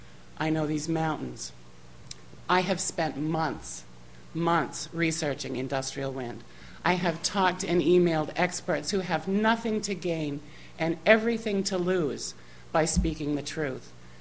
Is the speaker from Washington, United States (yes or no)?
no; Lexington Township, Maine, United States; from Lexington Township.